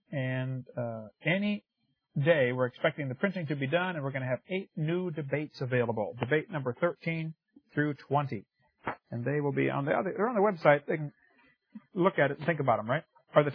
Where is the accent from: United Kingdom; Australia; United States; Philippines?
United States; Peoria, Illinois; born there; I was born in Peoria, which is a part of Illinois, which is a part of the United States.